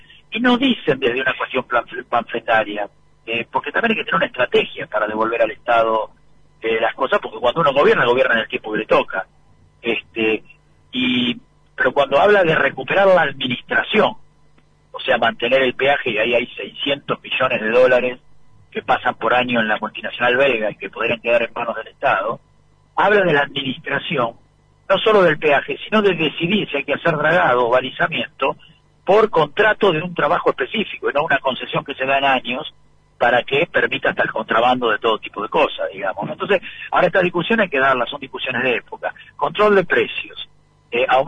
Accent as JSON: {"language": "Spanish", "town": "La Plata", "region": "Buenos Aires Province", "country": "Argentina", "tie": "born or raised there", "said": "la plaza del barrio, del seminario mayor, que es donde me crié, en La Plata"}